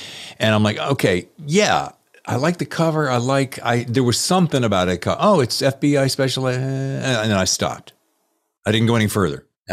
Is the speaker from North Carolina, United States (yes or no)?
yes; Winston-Salem, North Carolina, United States; born there; My other sister lives in Charlotte, and I was born in Winston-Salem.